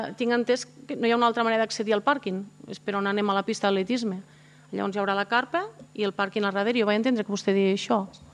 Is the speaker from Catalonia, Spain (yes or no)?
yes; Balaguer, Catalonia, Spain; jo soc de Balaguer